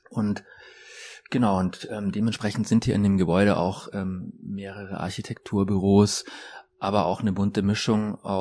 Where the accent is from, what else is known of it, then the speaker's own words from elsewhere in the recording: Munich, Bavaria, Germany; ich komme ja aus München und ich kenne das Glockenbachviertel noch aus den Anfang 90er Jahren